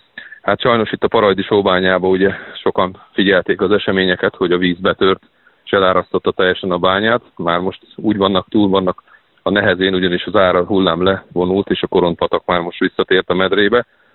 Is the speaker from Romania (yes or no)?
no; Hungary; erősítenünk kell azt, hogy mi magyarok vagyunk, és a magyar közösség mindig össze is tart